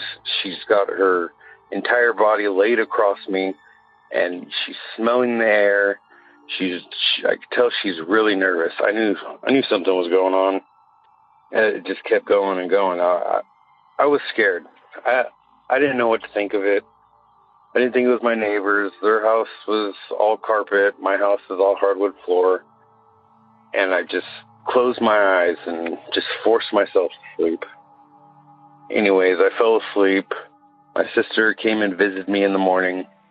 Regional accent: Willis, California, United States; born or raised there; now in Phoenix, United States

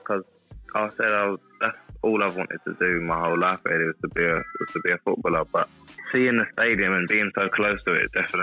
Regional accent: Harrow, London, United Kingdom; I grew up in Harrow, so that's 15 minutes away from Wembley.

